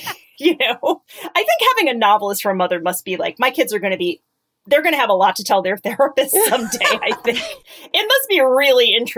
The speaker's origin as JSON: {"language": "English", "region": "Connecticut", "country": "United States", "tie": "born or raised there", "said": "I grew up in Connecticut. I grew up in a suburb. I grew up in this like very pretty, very preppy, very WASPy part of Connecticut."}